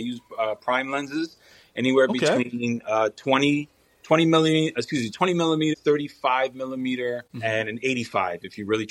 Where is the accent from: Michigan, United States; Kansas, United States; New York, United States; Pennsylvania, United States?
New York, United States; Brooklyn; moved away as an adult; now in New Jersey, United States; So was born and raised in New York. I was born and raised in Brooklyn. I came to New Jersey in 2004.